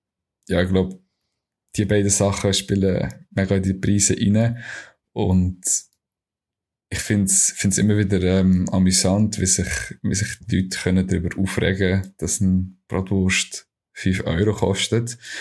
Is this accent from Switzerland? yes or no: yes; Switzerland; wir als Schweizer